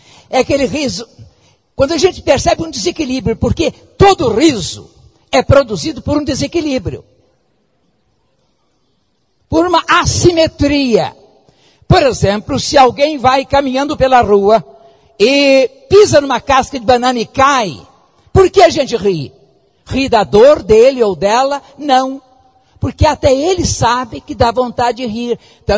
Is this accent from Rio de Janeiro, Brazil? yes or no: yes; Rio de Janeiro, Brazil; Eu não sou carioca, eu sou fluminense, eu sou do interior.